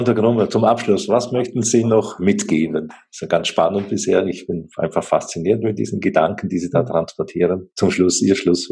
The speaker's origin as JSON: {"language": "German", "region": "Bavaria", "country": "Germany", "tie": "born or raised there", "said": "ich bin ja im Allgäu aufgewachsen"}